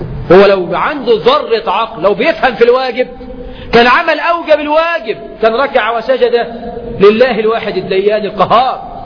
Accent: Egypt; يعني عندنا في مصر في اسم منتشر اسم شحات

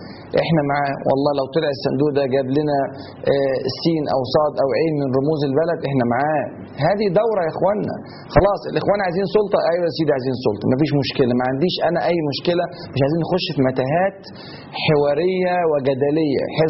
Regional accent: Egypt; وبعد كده ان شاء الله نتصرف كلنا كمصريين

